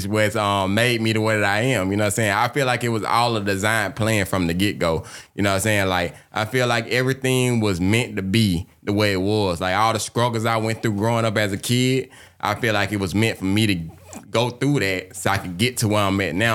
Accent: Atlanta, Georgia, United States; I'm from Atlanta, born and raised.

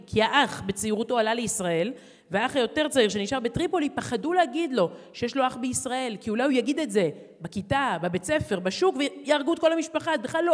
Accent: Herzliya, Tel Aviv District, Israel; אני גדלתי בהרצליה, ברחוב רבי עקיבא, וסמוך אלינו, זה היה רחוב הרב שמעון לוי

